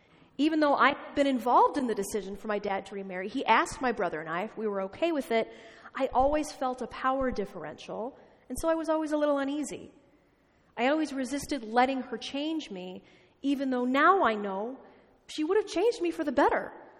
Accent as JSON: {"language": "English", "region": "Midwest", "country": "United States", "said": "That was weird for me as a Midwesterner."}